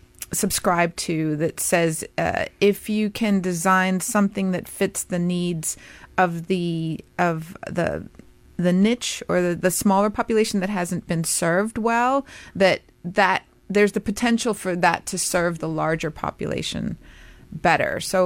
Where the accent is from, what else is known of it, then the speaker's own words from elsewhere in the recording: New York City, New York, United States; I grew up in New York City, and I went to a school called the Marymount School